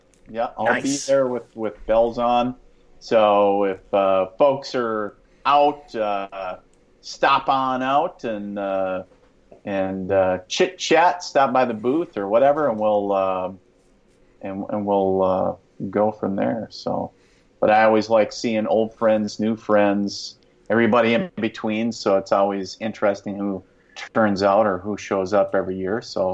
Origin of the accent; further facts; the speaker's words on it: International Falls, Minnesota, United States; I was born and raised in International Falls, Minnesota, the icebox of the nation for bragging rights, I guess.